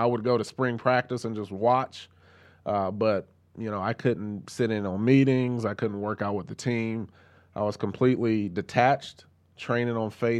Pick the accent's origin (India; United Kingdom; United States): United States; Columbus, Ohio; growing up in Columbus, I think it's every young man's dream to that plays football to want to be an Ohio State Buckeye football player